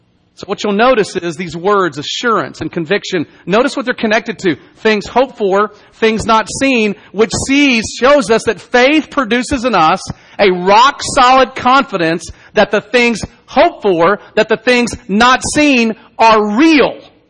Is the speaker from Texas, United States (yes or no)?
yes; Dallas, Texas, United States; many of you have ever been to Dallas, Texas. If you're lucky, all of you. It's where I grew up. It's my hometown.